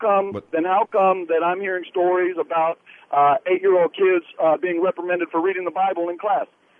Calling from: Texas, United States; I just happen to be calling from Texas.

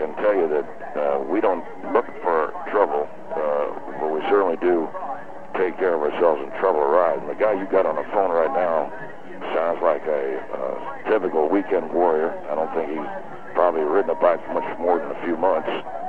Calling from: Bakersfield, California, United States; I'm calling from Bakersfield. I'm the chapter president up here of Roadkill

